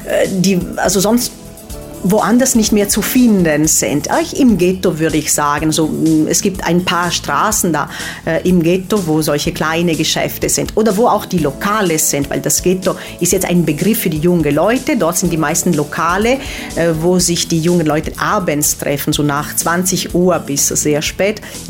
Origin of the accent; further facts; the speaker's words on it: Italy; Ja, das ist ganz normal bei uns in Italien.